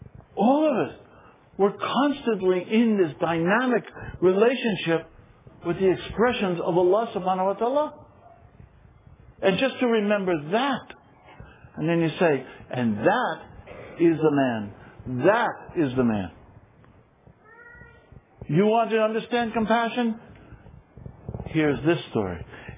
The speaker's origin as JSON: {"language": "English", "country": "United States", "said": "Look, I'm an American."}